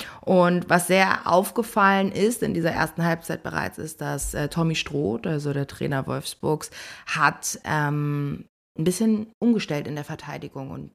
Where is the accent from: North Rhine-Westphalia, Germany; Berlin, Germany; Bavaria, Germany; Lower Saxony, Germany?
Berlin, Germany; Als Berlinerin frage ich mich immer, was das soll.